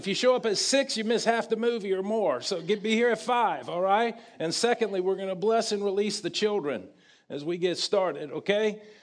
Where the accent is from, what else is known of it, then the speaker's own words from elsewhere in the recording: Kennesaw, Georgia, United States; I'm from Kennesaw, Georgia.